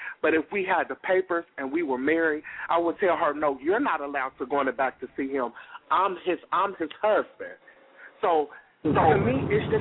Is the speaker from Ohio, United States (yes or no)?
yes; Ohio, United States; I'm from Ohio.